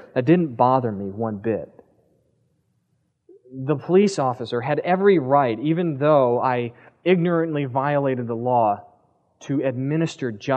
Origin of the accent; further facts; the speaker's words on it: Pennsylvania, United States; now in California, United States; So it didn't matter I was from Pennsylvania, didn't get to the DMV office yet